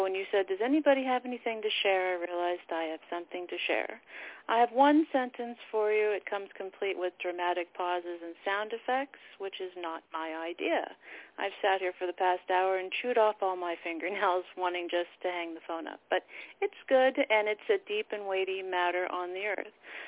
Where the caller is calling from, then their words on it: Hawaii, United States; from Hawaii.